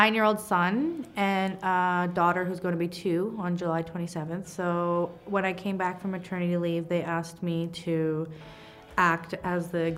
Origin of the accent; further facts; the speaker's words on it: Carcross, Yukon, Canada; I am from Carcross. I'm Carcross Tagish First Nation